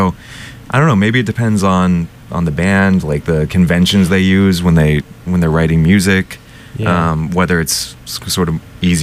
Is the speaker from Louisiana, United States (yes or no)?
no; California, United States; I grew up in California, and we didn't really have that type of stuff over there.